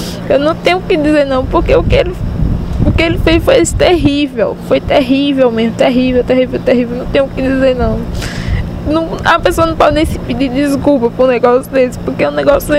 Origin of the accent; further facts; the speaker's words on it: Limoeiro, Brazil; now in Santa Cruz, Brazil; Nós somos de Limoeiro.